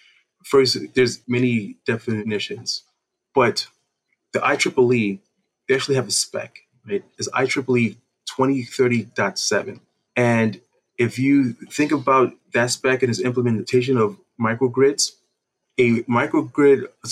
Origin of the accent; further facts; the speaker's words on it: New York City, New York, United States; I come from New York City